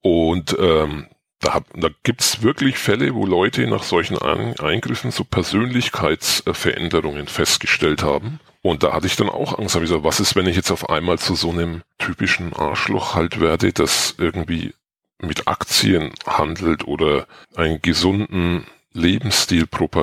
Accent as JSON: {"language": "German", "country": "Germany", "tie": "born or raised there", "said": "wenn du natürlich als Türke in Deutschland aufwächst"}